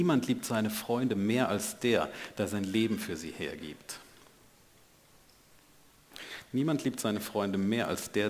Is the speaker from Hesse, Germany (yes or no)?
no; Rhineland-Palatinate, Germany; Und wir sind ja Pfälzer